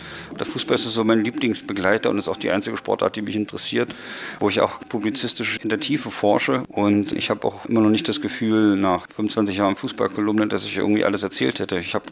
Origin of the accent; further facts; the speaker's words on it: Weimar, Thuringia, Germany; born there; Ich bin in Weimar geboren